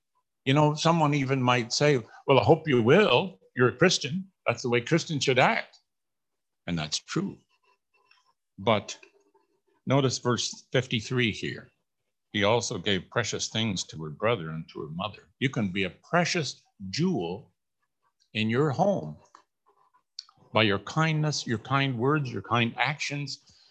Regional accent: Canada; born there; You know, I was born in Canada

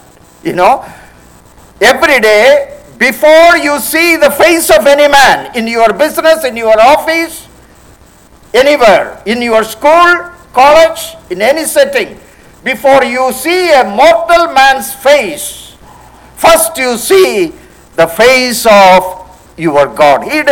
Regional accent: Kochi, Kerala, India; English is a second language; when I was growing up in Cochin Ernakulam Assembly, it was a naval assembly mainly.

